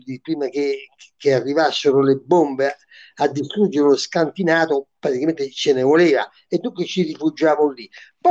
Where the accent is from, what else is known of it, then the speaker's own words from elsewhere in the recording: Venice, Veneto, Italy; Dicevo, io sono da Venezia, c'è differenza, eh.